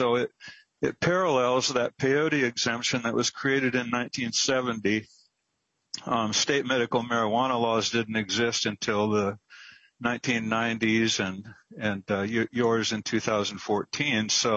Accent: Iowa, United States; I'm from Iowa.

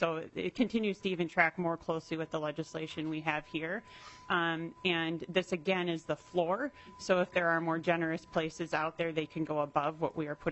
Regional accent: Duluth, Minnesota, United States; I'm from Duluth

